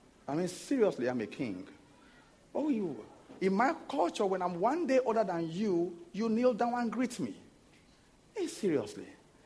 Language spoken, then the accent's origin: English; Lagos, Nigeria; I'm from somewhere called Benin City. I grew up in a city called Lagos. I grew up in Lagos, yes.